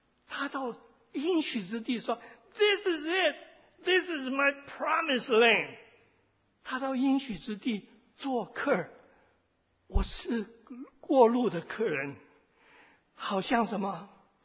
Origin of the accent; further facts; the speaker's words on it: Chaozhou, Guangdong, China; also born or lived in Taiwan / United States; 我是潮州人，我生在心灵，因为跟日本鬼子打仗啊